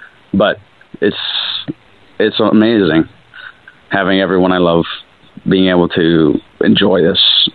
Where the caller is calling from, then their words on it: British Columbia, Canada; calling from British Columbia, Canada.